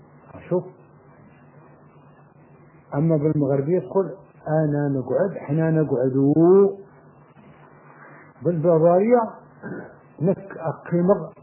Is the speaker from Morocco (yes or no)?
yes; Morocco; لان المغرب فيه برابر وعرب، فنقول المغربي وخلاص ما نقولش عربي